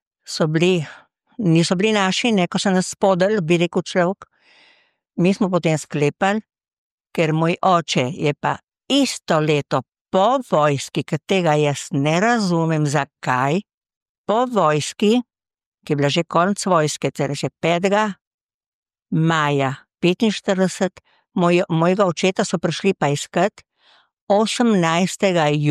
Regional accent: Šentvid, Central Slovenia, Slovenia; born there; Rojena sem v Šentvidu na Ljubljano, 39. leta. Lepo je bilo živeti v Sloveniji

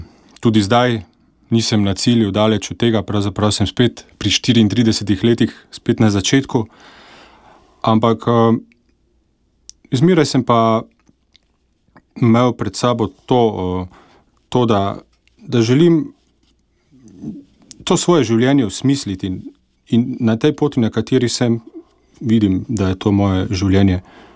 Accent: Maribor, Drava, Slovenia; Ja, prihajam iz Maribora, obiskoval sem župnijo Matere usmiljenja pri Frančiškanih.

